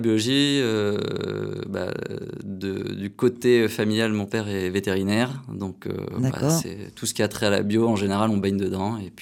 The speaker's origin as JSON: {"language": "French", "region": "Nouvelle-Aquitaine", "country": "France", "said": "Originaire de la Corrèze, exactement."}